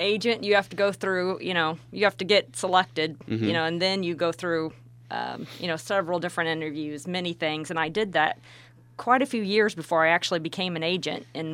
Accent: Riverton, Illinois, United States; knew I grew up in Riverton, which is a small town

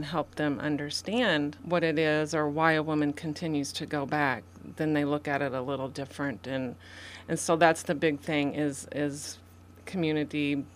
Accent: Litchfield, Illinois, United States; as well as I am from Litchfield as well.

